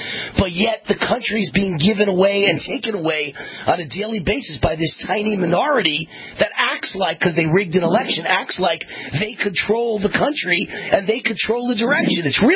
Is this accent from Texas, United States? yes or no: no; Nevada, United States; Arizona had the same problem as my home state of Nevada.